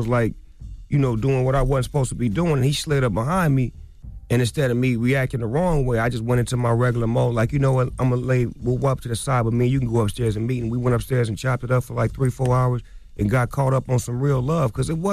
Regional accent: West Coast, United States; I'm from the West Coast.

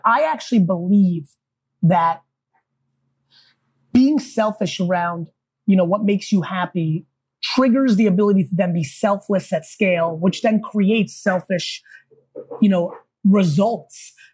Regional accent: New Jersey, United States; I was born in the, I was growing up in New Jersey in the 80s.

